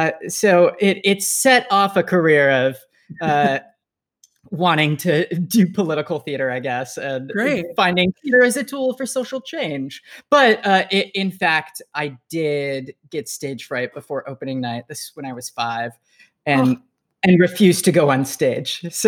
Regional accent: Detroit, Michigan, United States; And we grew up in Detroit, Michigan.

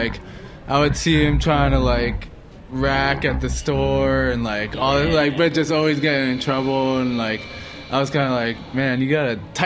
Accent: Boston, Massachusetts, United States; I grew up in Boston

